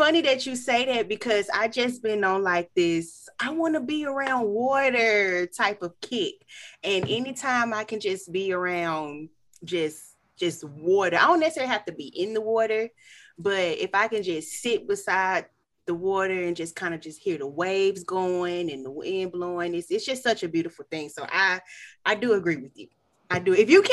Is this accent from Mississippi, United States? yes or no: yes; Vicksburg, Mississippi, United States; We're both from Mississippi, which is awesome. Awesome. I'm from Vicksburg.